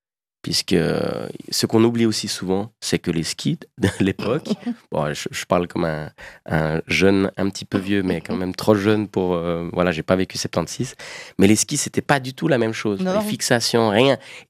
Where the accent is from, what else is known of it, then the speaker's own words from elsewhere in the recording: Neuchâtel, Switzerland; also born or lived in Basel; je me considère, entre guillemets, citoyen du monde, mais je suis né à Bâle. Une fois de plus, je ne viens pas d'Andermatt. J'ai grandi principalement à Neuchâtel, donc je me sens aussi francophone et neuchâtelois.